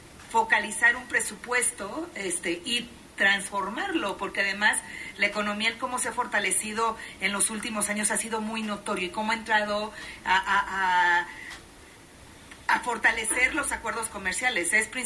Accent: Guanajuato, Mexico; Soy de Guanajuato

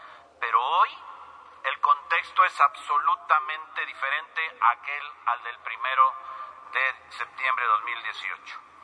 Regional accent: Mexico; cuando todos somos mexicanos y queremos lo mejor para esta nación

